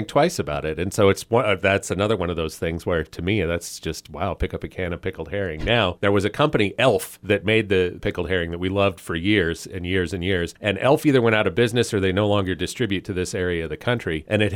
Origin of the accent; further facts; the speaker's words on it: Billings, Montana, United States; born there; traditionally, my family comes from the Philadelphia area. I was born here in Billings, but my family came from the Philadelphia area.